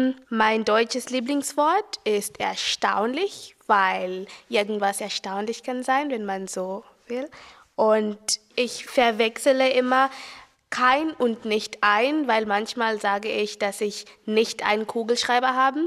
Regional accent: Namibia; first language Oshiwambo; German is a second language; Ich komme aus Namibia, dort sprechen wir Oshiwambo und auch andere Sprache, aber ich spreche Oshiwambo.

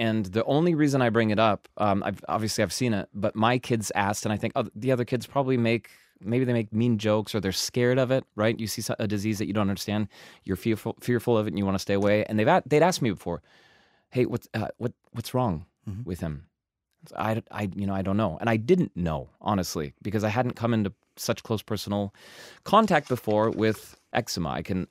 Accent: Seattle, Washington, United States; And she's saying that because I'm from Seattle, from the greater Seattle area originally.

